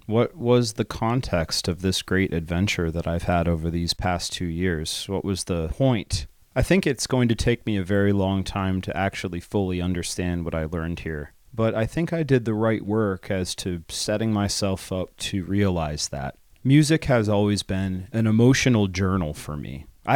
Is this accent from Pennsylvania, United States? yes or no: yes; Pennsylvania, United States; as I start my sojourn back to the United States, back to my home state of Pennsylvania, to rejoin my people